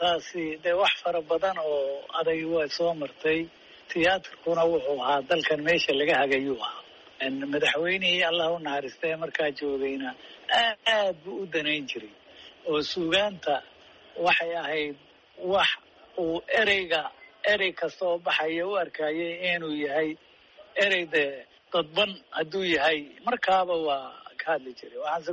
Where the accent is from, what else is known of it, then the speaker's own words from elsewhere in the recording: Somali Region, Ethiopia; waxaan ku soo barbaaray dalka Ethiopia oo qoomiyad ku joogaan deegaanka Soomaalida especially weliba Soomaalida iyo Oromada halkaasaan ku soo barbaaray